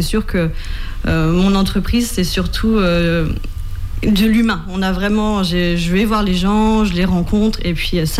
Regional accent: Le Mans, Pays de la Loire, France; parce que je suis originaire du Mans

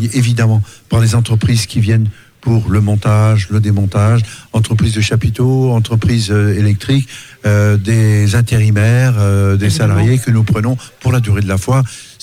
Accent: Brittany, France; now in Challans, France; Ouais, je suis breton des Côtes d'Armor.

